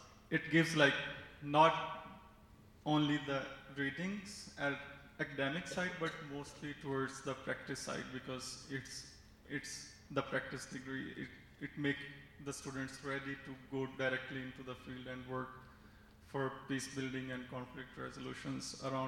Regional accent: Pakistan; from Pakistan.

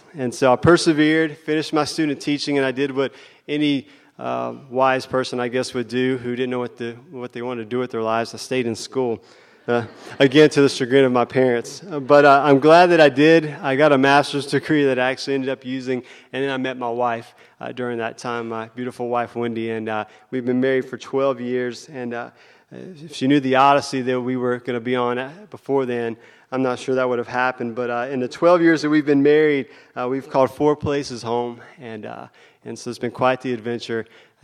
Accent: Shelby, North Carolina, United States; accent: Southern; native of Shelby, North Carolina, which is a border town right on the South Carolina border. And while my accent may give away that I'm a Southerner

